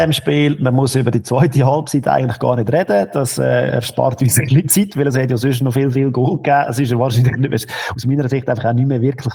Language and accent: German; Lucerne, Switzerland; Ich als Luzerner in Bern, quasi ein Heimspiel